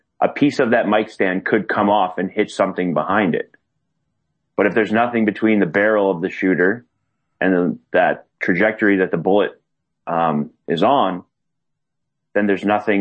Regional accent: Canada; I'm a Canadian sitting up here just reading about this stuff and watching videos.

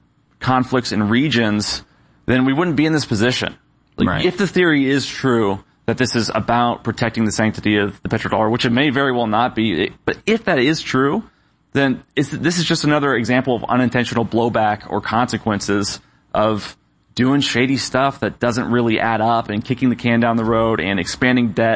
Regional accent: United States; I'm an American.

